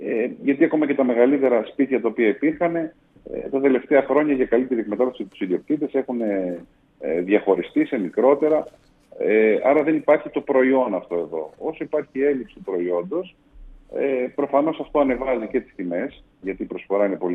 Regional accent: Greece; Έχουμε μια τάση σαν Έλληνες να μας αρέσει το καινούριο

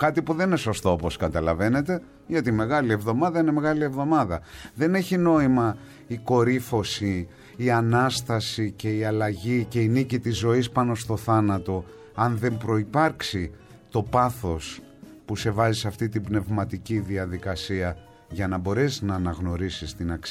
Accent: United Kingdom; also born or lived in Alexandria, Egypt / France; Κωνσταντινούπολιτης στην καταγωγή, αλλά γεννήθηκα στην Αλεξάνδρεια, σε ένα σπίτι της οδού Σερίφ. Μικρός πολύ έφυγα και αρκετό μέρος της παιδικής μου ηλικίας το πέρασα στην Αγγλία.

